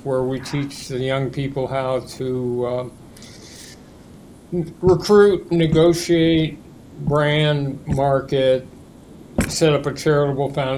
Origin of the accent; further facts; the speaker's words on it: Los Angeles, California, United States; So I grew up in Los Angeles.